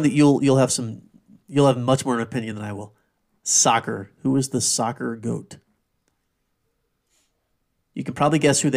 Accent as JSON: {"language": "English", "region": "the South", "country": "United States", "tie": "born or raised there", "said": "We grew up in the South. We didn't watch ice hockey."}